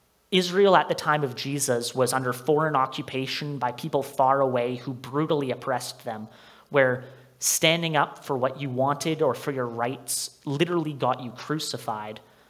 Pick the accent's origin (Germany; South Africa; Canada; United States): Canada; Nanaimo, British Columbia; It has been fantastic to be on the island because it's actually my home. I'm from Nanaimo, so getting to be home and getting to intern here has been an absolute blast.